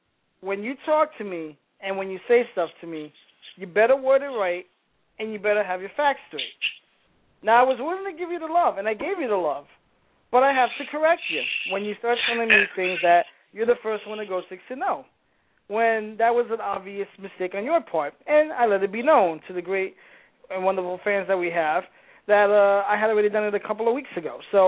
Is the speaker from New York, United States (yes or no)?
yes; New York, United States; well, I grew up in New York. I mean, so believe me, I've been here as long as you have.